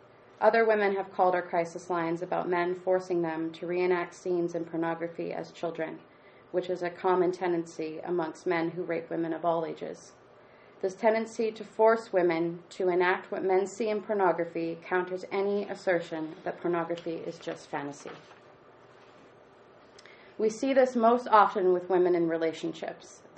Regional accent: Saskatchewan, Canada; I'm also Assiniboine from the Carry the Kettle First Nation.

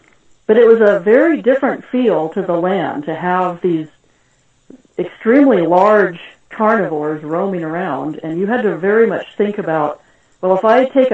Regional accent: Berkeley, California, United States; I grew up in the Berkeley area of San Francisco Bay

